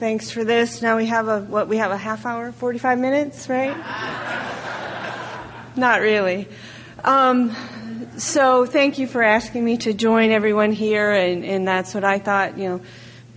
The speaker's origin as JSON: {"language": "English", "region": "Iowa", "country": "United States", "tie": "born or raised there", "said": "You know, I grew up in Iowa, and I always wanted to be from somewhere way more exciting than that. But now I like it because I've met some other cool Iowans, and we're all cool now."}